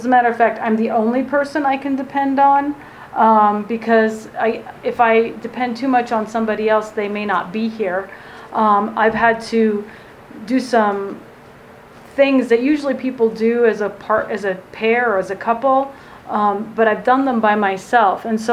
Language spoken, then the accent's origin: English; Germany; moved away; also born or lived in France; And then I was born in France and grew up in Germany because my parents were DOD teachers.